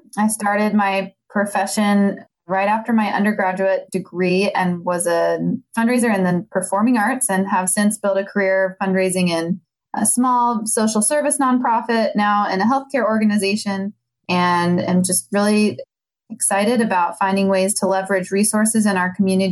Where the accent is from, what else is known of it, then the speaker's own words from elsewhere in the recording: Gettysburg, Pennsylvania, United States; I grew up in Pennsylvania, so I've kind of come full circle. So my parents moved around when I was younger, but by the time I was in kindergarten, we lived in Gettysburg, Pennsylvania, and that's where I grew up all the way through high school.